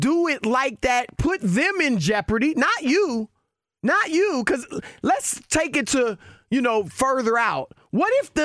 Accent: Cleveland, Ohio, United States; also born or lived in Louisiana; Y'all know I'm from Cleveland.

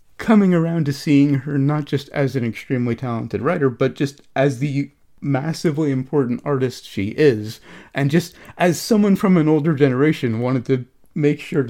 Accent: New Jersey, United States; I mean, I'm from Jersey. Profanity is practically the state language here.

